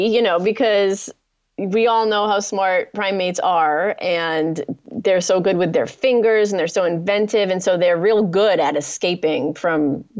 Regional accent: United States; So am I, and I'm an American.

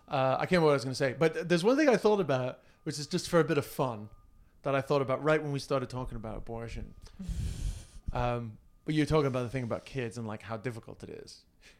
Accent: Ireland; but that's just because I'm Irish.

